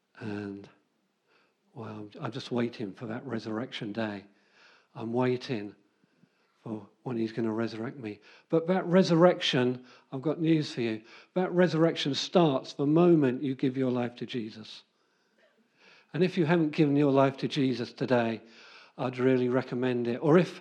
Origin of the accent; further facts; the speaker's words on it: England, United Kingdom; When I was in Norway, I said, no, I'm not English. I'm kingdom of God first. I'm English second.